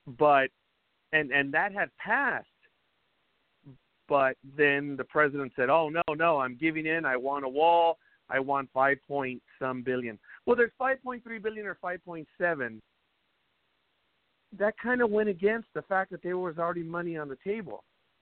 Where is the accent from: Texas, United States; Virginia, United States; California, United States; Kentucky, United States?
California, United States; I am from California. Yes, you guessed it.